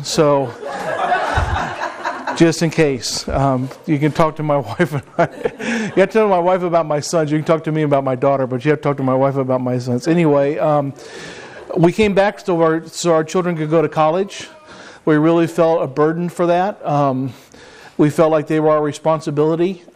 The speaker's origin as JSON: {"language": "English", "town": "Boonville", "region": "Missouri", "country": "United States", "tie": "born or raised there", "said": "My wife Angie and I grew up in Missouri. I grew up in Boonville, and she grew up in Hallsville, Missouri, just north of Columbia."}